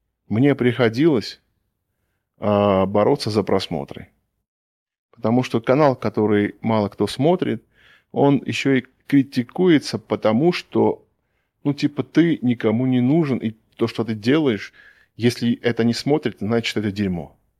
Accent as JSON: {"language": "Russian", "country": "Armenia", "said": "географически я нахожусь в Армении. И не только географически, да, но и этнически принадлежу я, ну, по национальности я армянин."}